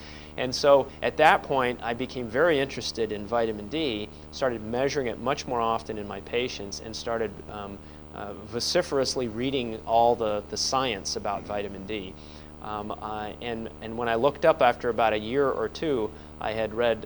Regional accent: Houston, Texas, United States; I was raised in Texas, in Houston, Texas, so the southern part of Texas

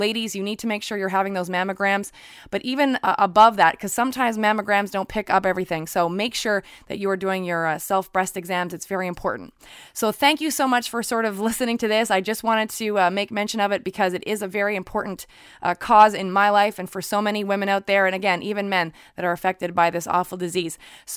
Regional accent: Montreal, Quebec, Canada; obviously here in my hometown in Montreal

